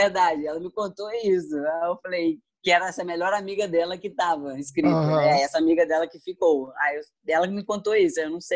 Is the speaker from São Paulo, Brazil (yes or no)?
no; Muriaé, Minas Gerais, Brazil; Eu sou de Muriaé, Minas Gerais, uma cidade